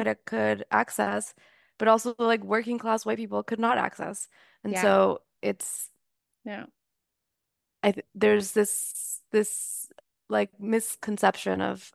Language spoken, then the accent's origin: English; Miami, Florida, United States; I grew up in Miami in an area that's very, very Latin American